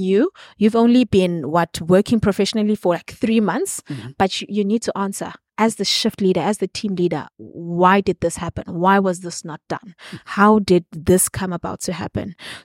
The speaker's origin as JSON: {"language": "English", "region": "Eastern Cape", "country": "South Africa", "tie": "born or raised there", "said": "So technically, I grew up here, I studied here, I worked here."}